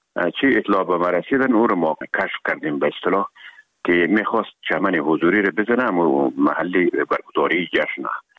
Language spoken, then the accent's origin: Persian; Herat, Afghanistan; now in Kabul, Afghanistan